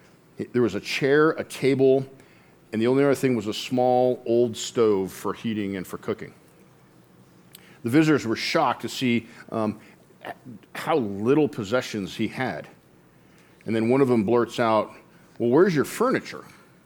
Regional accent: Colorado, United States; I was born and raised in America. I was born and raised in Colorado.

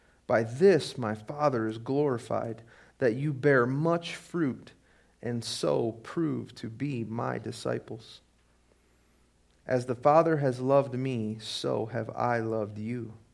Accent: Michigan, United States; now in Colorado, United States; We moved here from Michigan about nine or ten years ago. My wife and I moved here, and so we've had two of our kids been born in Colorado

